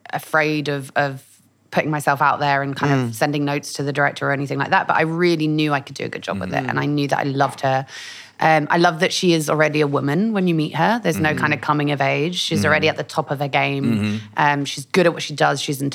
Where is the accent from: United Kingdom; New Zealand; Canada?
United Kingdom; London; growing up in North London, the gangsters that I was most scared of were the women.